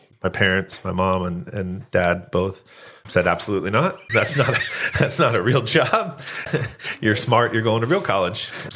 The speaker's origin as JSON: {"language": "English", "town": "Dunedin", "region": "Florida", "country": "United States", "tie": "born or raised there", "said": "I was born and raised just outside of Tampa in a little town called Dunedin, Florida, about 30 miles, west from Tampa."}